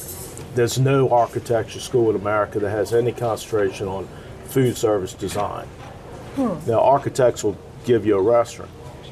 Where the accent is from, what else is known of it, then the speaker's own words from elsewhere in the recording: New Orleans, Louisiana, United States; been exposed growing up in New Orleans to just some incredible spirits cocktails.